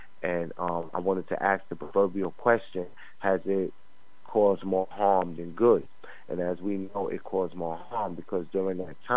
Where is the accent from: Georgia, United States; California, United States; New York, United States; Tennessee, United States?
New York, United States; Harlem; I'm from Harlem. I come from the unruly streets of Harlem